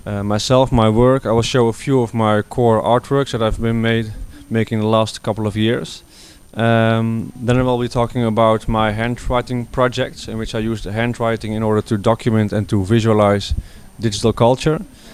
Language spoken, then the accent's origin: English; Utrecht, Netherlands; I'm an artist from Utrecht